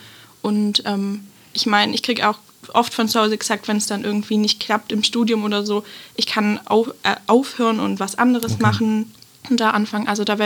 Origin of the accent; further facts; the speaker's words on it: Horb, Baden-Württemberg, Germany; dass halt Horb meine Heimatstadt ist